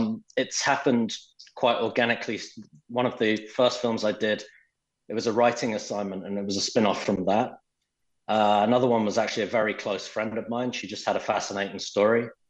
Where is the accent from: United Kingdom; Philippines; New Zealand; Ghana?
United Kingdom; England; moved away; growing up in England, I've always been kind of terrified of dancing.